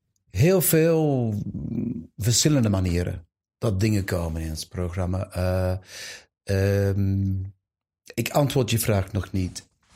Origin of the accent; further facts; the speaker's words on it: United Kingdom; Dutch is a second language; Ik ben Brits.